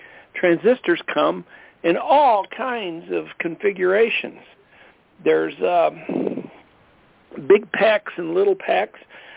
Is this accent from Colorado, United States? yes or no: yes; Colorado, United States; from Colorado